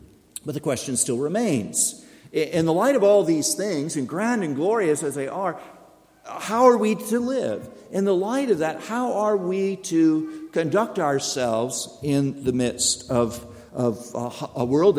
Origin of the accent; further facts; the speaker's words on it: Australia; How do we, as Australian Christians, manage living in our current political and social and cultural climate?